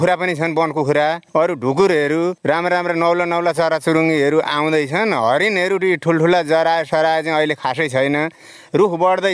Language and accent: Nepali; Bardibas, Madhesh Province, Nepal; Bardibas 1।